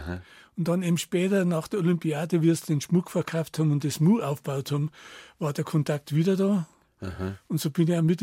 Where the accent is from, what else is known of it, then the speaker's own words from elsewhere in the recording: Munich, Bavaria, Germany; Isar-Vorstadt.